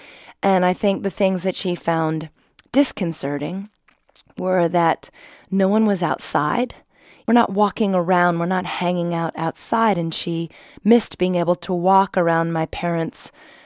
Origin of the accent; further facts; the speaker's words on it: Granville, Ohio, United States; It just felt so important that the people in my hometown of Granville, Ohio, got to meet her, and she came.